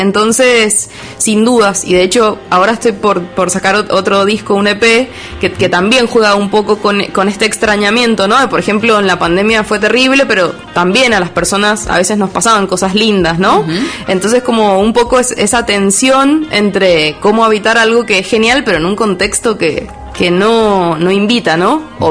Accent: Tunuyán, Mendoza, Argentina; Yo soy de Tunuyán.

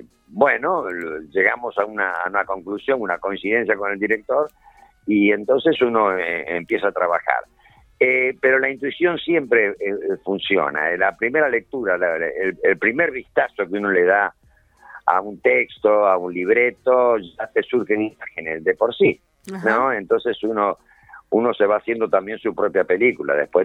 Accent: Rosario, Santa Fe, Argentina; mi ciudad natal, en Rosario.

